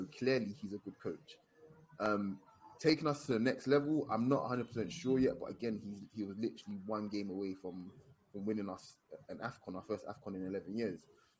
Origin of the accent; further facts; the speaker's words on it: Nigeria; But as a Nigerian, I'm very, very proud of this team.